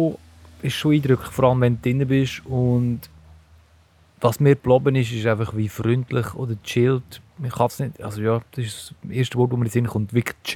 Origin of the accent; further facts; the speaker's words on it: Switzerland; Als Schweizer sind wir sowieso mega verwöhnt.